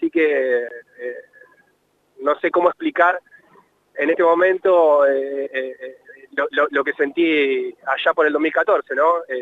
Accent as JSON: {"language": "Spanish", "town": "La Plata", "region": "Buenos Aires Province", "country": "Argentina", "said": "yo soy de acá de La Plata, hacía muchos años que jugaba al fútbol"}